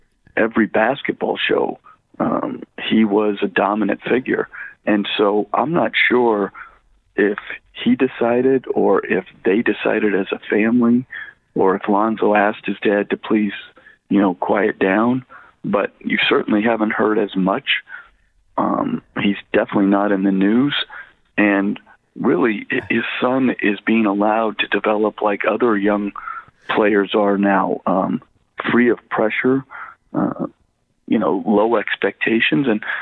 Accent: West Coast, United States; I was born and raised on the West Coast, so the only basketball you got, college basketball, when I was growing up was UCLA.

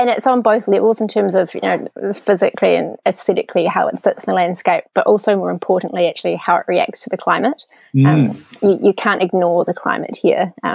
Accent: Christchurch, Canterbury, New Zealand; also born or lived in Wellington; I grew up in Christchurch, and I always really loved the seasonal change that Christchurch has

